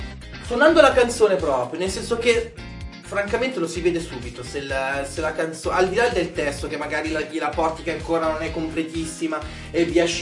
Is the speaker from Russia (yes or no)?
no; Belgium; Allora, io sono nato in Belgio, in primis.